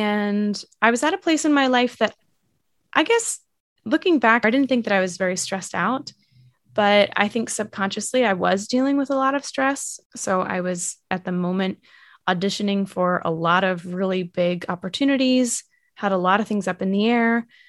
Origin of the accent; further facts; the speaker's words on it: Massachusetts, United States; now in New York City, United States; I'm originally from Massachusetts, south of Boston, north of Providence. But now I live in New York City, just outside of the city in Queens, and I work in the city.